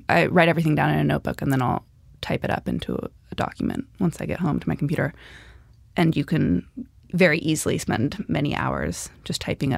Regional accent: California, United States

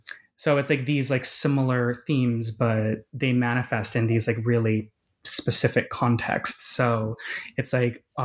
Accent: United States; As an American

